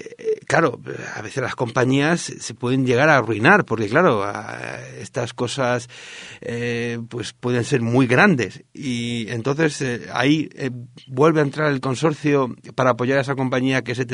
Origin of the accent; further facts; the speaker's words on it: Castile and León, Spain; es que yo soy de Sanabria y allí hay lobos